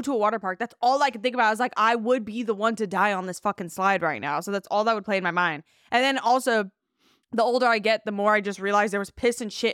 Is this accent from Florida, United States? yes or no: yes; Florida, United States; I don't know if it was because growing up in Florida, there was Water Rapids, I think it's called.